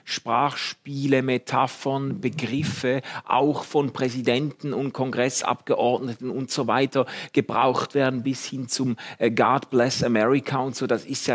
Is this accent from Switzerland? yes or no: yes; Switzerland; hätte man sich jetzt als Schweizer an vielen Stellen die Augen gerieben